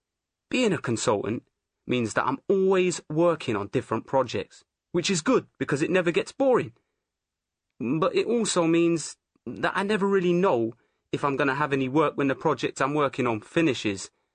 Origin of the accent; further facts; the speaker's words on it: London, United Kingdom; I'm from London. Nowhere else, just London. It's strange. I've lived here all my life